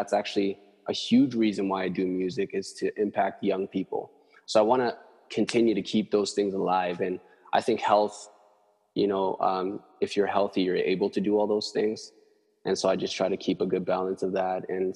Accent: Edmonton, Alberta, Canada; I can't believe I'm saying that because I'm from Edmonton.

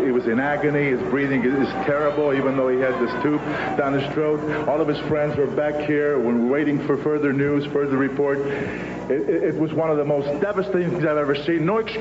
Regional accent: Italy; moved away; in my life, I came from Italy. I lived in the mountains. I've known poverty.

